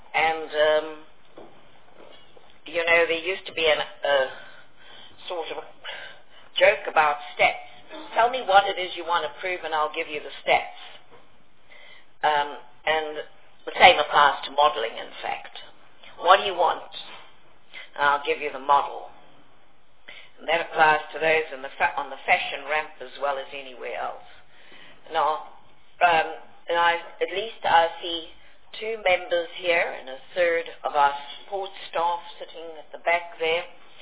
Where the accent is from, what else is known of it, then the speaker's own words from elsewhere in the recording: Pietermaritzburg, KwaZulu-Natal, South Africa; from my home city where I was born in Pietermaritzburg